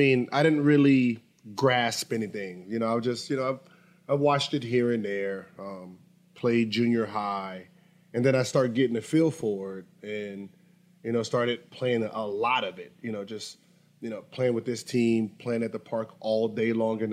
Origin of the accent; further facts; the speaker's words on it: Los Angeles, California, United States; I'm from Sherman Oaks Valley, Van Nuys.